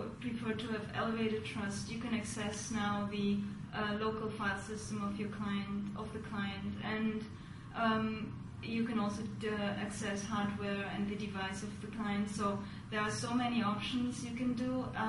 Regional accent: Turkey; English is a second language; moved away as an adult; now in United States; At the moment, I'm an independent consultant. I'm originally from Turkey

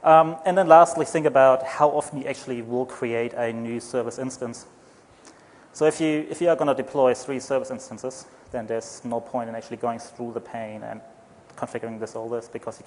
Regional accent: Germany; accent: German; English is a second language; moved away; Just so you know, my accent is German. I'm not funny at all. Sometimes I think I had to leave Germany because I developed some kind of humor.

